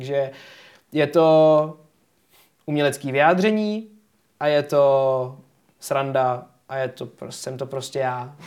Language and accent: Czech; Plzeň, Plzeň Region, Czechia; A já říkám, hele, víš, jako já jsem z Plzně a ty jsi z Prahy.